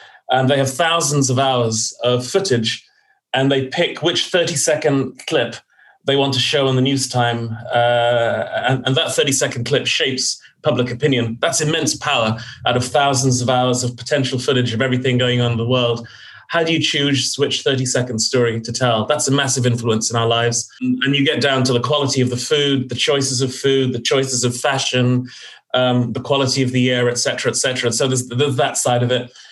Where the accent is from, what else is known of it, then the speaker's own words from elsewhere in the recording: London, United Kingdom; born there; So my family is originally from Guyana. I was born in West London.